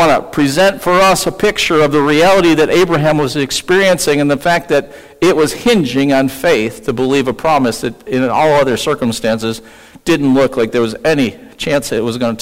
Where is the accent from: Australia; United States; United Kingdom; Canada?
United States; East Coast; now I'm from the East Coast, and I love curvy roads